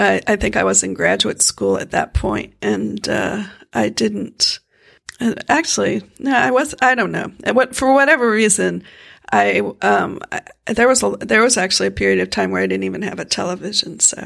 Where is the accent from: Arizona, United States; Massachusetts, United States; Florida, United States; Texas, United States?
Florida, United States; you know, the space industry is, you know, quite woven into my home state of Florida.